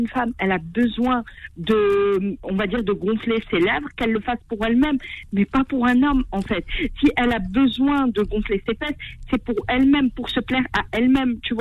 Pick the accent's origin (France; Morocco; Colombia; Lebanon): Morocco; Je suis du Maroc, honnêtement